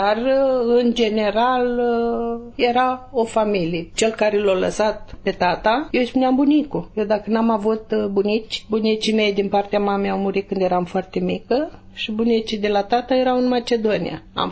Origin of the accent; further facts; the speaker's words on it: Iași, Iași County, Romania; sunt din Iași, născută în Iași. Originea și naționalitatea mea este macedoneană.